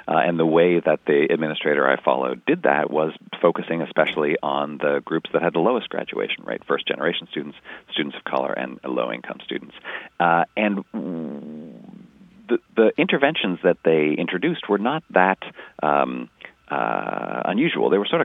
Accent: Canada; I went to McGill University in Montreal. I'm from Canada, so that was a cheaper option for me.

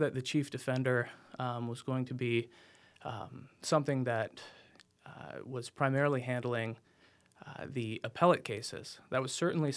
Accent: Brookings, South Dakota, United States; So I grew up in Brookings, South Dakota. I went to high school there, graduated from SDSU, went to law school in St. Paul at William Mitchell College of Law, came back to South Dakota

